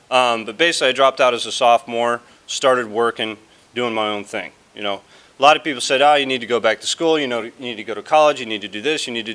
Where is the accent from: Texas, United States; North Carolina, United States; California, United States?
California, United States; Lake Forest; I was born and raised out here in Orange County, lived down in Lake Forest till the time I was about 18 years old